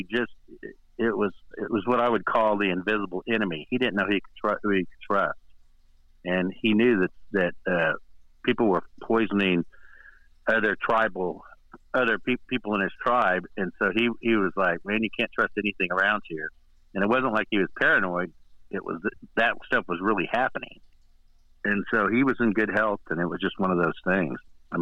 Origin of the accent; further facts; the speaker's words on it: Pawnee, Oklahoma, United States; born there; Pawnee, Oklahoma, just right outside the Osage Reservation. I like to say I was born in the Osage Reservation, but they had a Indian hospital there, the Pawnee Indian Hospital, and I was born there.